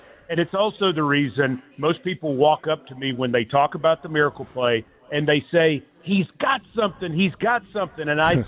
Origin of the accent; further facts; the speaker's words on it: Franklin, Tennessee, United States; I'm some guy from Franklin